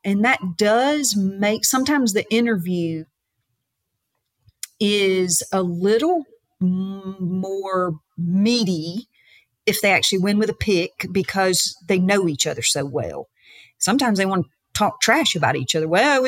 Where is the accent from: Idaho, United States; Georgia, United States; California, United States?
Georgia, United States; Thompson; I'm from Thompson, Georgia, and they moved from Wilburton, Oklahoma to Thompson, Georgia.